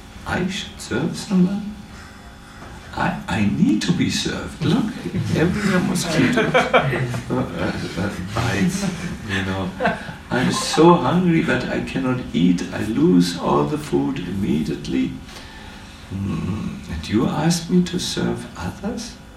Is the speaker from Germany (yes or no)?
yes; Germany; I was from Germany and I could not understand all the lectures because some spoke with an unknown accent I had not learned.